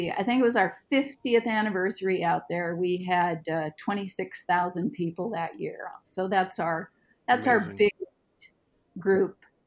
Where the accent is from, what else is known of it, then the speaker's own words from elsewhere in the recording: Scotland, United Kingdom; And being Scottish, when they said it was cheaper for rent on Sunday